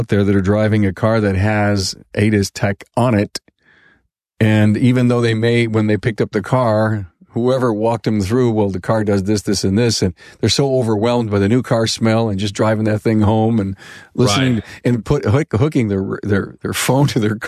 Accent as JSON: {"language": "English", "region": "New York", "country": "United States", "said": "By the way, I'm from New York, and we have state inspections"}